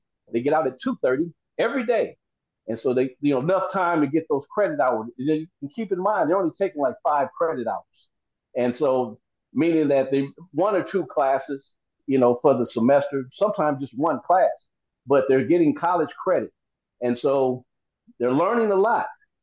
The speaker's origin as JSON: {"language": "English", "region": "California", "country": "United States", "said": "I think I'm from California, but I don't know what the school system is. I've been gone a while."}